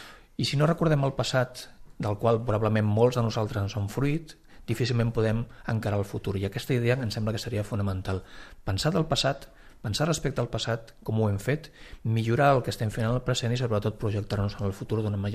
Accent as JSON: {"language": "Catalan", "region": "Catalonia", "country": "Spain", "said": "perquè moltes vegades som nosaltres, des de Catalunya, la societat catalana, la que rebutja els processos d'integració de les persones nouvingudes"}